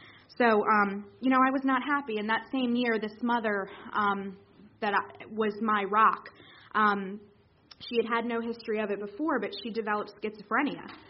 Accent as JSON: {"language": "English", "region": "Delaware", "country": "United States", "tie": "born or raised there", "also_born_or_lived": "Brazil", "said": "But I was born in Brazil, two parents, two very good parents that did the best they could, and we moved to Delaware when I was pretty young."}